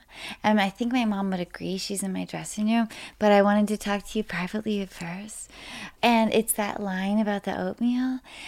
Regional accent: Washington, United States; I grew up in Washington State

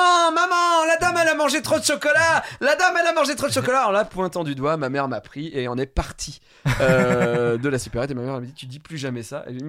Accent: Auvergne-Rhône-Alpes, France; Donc je viens de l'Ardèche.

